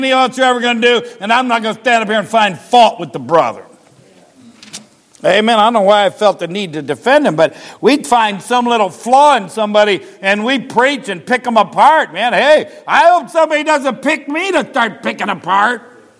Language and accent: English; Ireland; I'm Irish.